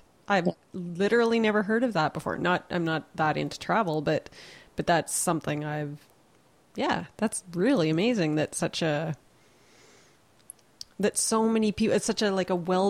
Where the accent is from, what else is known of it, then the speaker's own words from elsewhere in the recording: Lloydminster, Saskatchewan, Canada; also born or lived in Radisson / Lashburn; I was born in Lloydminster and then moved to Saskatoon and Radisson and Lashburn and back to Lloydminster.